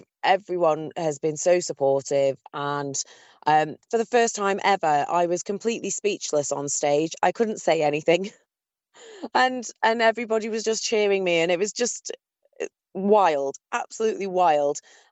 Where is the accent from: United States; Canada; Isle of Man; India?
Isle of Man; And everybody always asks, where are you from? I'm from the Isle of Man.